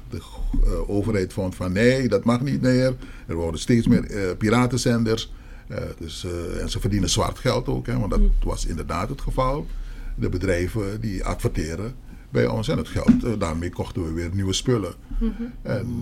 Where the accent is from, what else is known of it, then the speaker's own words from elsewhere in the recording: Suriname; now in Netherlands; Ik kwam uit Suriname en ik miste het tropisch gevoel, was er niet.